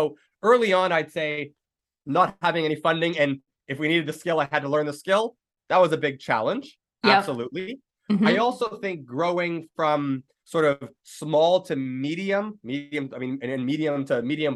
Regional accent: Canada; That's my home country. That's my backyard.

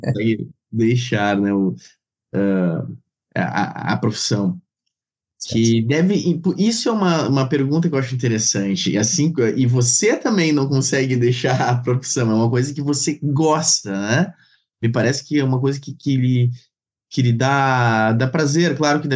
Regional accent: South Region, Brazil; Eu sou gremista, sou do sul do Brasil, né?

